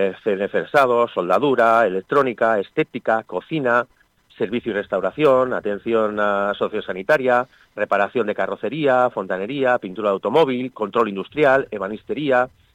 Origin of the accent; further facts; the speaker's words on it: Spain; Somos los españoles, fuimos los que fundamos las skills.